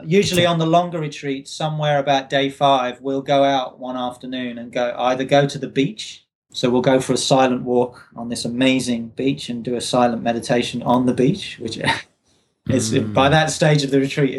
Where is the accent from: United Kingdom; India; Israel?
United Kingdom; Got to have a tea break, being a Brit.